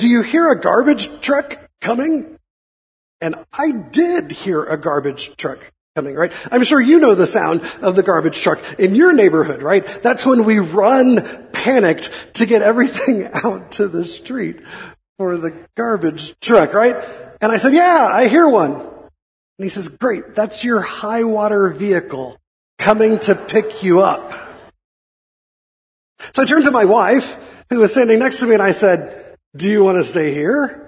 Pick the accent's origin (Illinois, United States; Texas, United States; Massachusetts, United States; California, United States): Texas, United States; also born or lived in Florida; Now, I was born in Florida and moved to Texas, you know, 10 or 11 years of age.